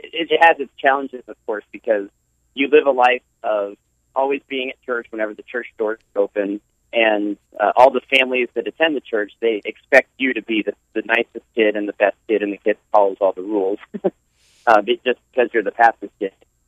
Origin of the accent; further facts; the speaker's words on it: Virginia, United States; also born or lived in Massachusetts / Pennsylvania; So I was born in Massachusetts. Well, my father was a seminary student himself at Gordon-Conwell Seminary. And then we moved to Virginia when I was about 4 or 5. And then we moved up to Pennsylvania when I was about 8. And then we moved back to Virginia.